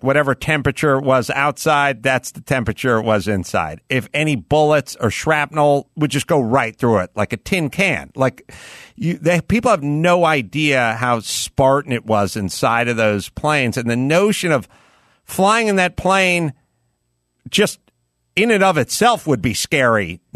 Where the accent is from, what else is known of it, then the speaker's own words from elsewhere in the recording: North Hollywood, California, United States; Yeah, I grew up in North Hollywood and North Hollywood, Burbank, Valley Village and all that stuff. So my entire family's from there.